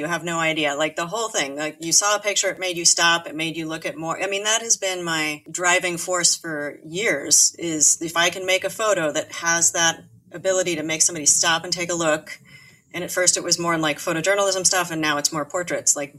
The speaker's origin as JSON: {"language": "English", "region": "California", "country": "United States", "said": "I didn't make sense in LA, even though I'm from California. I was born a couple hours north of there."}